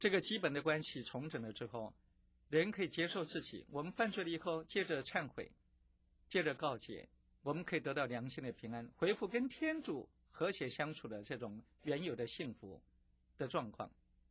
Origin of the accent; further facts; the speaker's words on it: China; 这个就是我们中国人俗话所说的男大当婚女大当嫁。